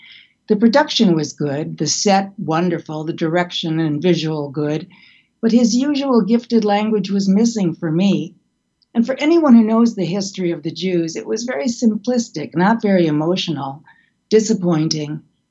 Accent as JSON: {"language": "English", "town": "Milwaukee", "region": "Wisconsin", "country": "United States", "tie": "born or raised there", "said": "the series about Jeffrey Dahmer, killer cannibal of my hometown Milwaukee"}